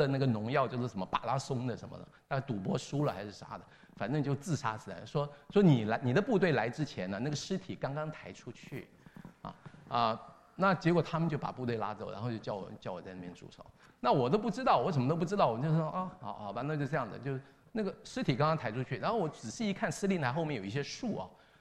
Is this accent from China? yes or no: no; Taiwan; 鬼节啊，在台湾是很那个时候，现在也是这样，非常迷信的。就我们小时候在七月啊